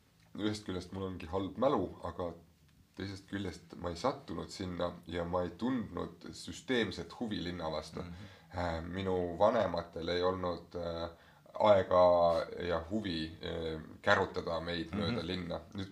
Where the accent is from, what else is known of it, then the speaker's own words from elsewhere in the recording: Tartu, Tartu County, Estonia; Ma sündisin ja kasvasin Anne linnas.